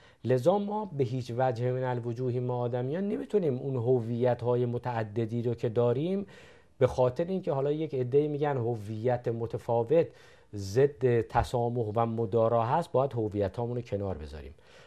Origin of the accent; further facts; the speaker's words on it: Iran; یک هویت ملی دارم. اون هویت چیه؟ من ایرانی هستم. در عین ایرانی بودن هویت قومی هم دارم، یعنی من فارس هستم.